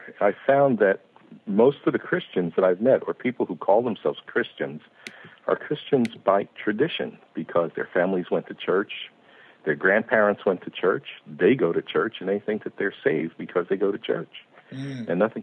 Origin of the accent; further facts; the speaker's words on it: New Jersey, United States; moved away as an adult; also born or lived in Brooklyn, United States / Connecticut, United States; now in Raleigh, United States; I actually grew up in the Northeast. I was born in Brooklyn, New York, and I grew up in New Jersey. Lord moved me to Connecticut about 7 years ago.